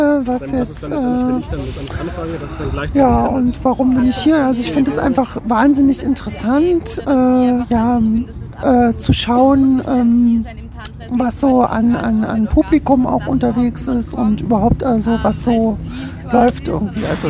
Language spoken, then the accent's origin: German; Berlin, Germany; ich komme aus Berlin